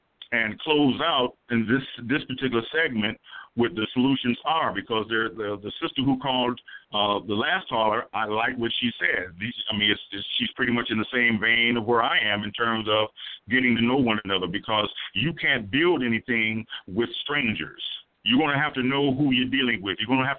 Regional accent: Flint, Michigan, United States; I've done that throughout my time here in my hometown of Flint, Michigan.

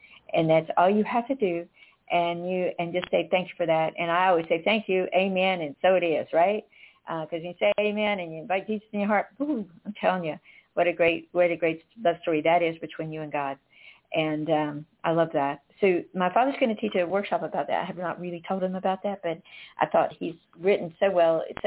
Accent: North Carolina, United States; I grew up in North Carolina, and now people are better about it

